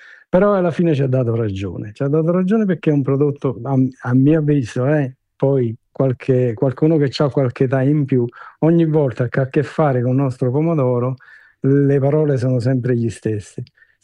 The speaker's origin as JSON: {"language": "Italian", "town": "Sant'Antonio Abate", "region": "Campania", "country": "Italy", "said": "Noi siamo di Sant'Antonio Abate."}